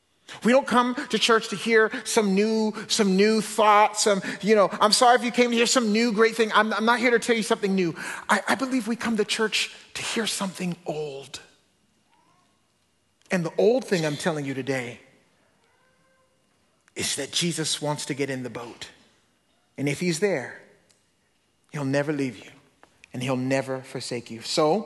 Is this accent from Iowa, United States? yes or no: no; Alabama, United States; also born or lived in Canada; I was born in Canada. I call myself a Canadabamian, right? I was born in Canada. We moved to Alabama. And so I'm all confused about where I'm from.